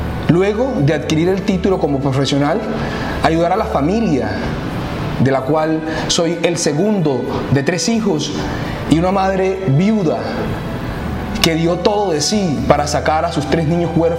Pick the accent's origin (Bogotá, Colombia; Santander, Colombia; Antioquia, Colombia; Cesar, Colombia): Cesar, Colombia; Curumaní; desde mi corregimiento, de donde soy oriundo, zona rural del municipio, hasta el casco urbano donde se encontraba para el entonces el Ceres Curumaní